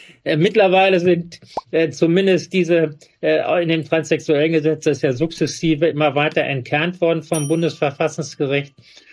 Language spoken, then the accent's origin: German; Hanover, Lower Saxony, Germany; born there; Im November bin ich nach Hannover zum Standesamt meiner Geburtsstadt gefahren